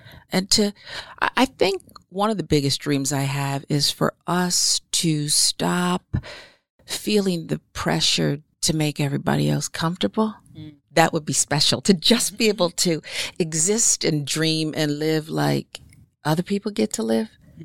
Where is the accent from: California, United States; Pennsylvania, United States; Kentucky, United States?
Pennsylvania, United States; I grew up right outside of Philly